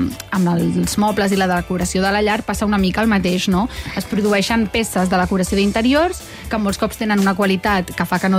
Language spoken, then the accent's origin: Catalan; Terrassa, Catalonia, Spain; jo recordo quan a Terrassa, que jo sóc de Terrassa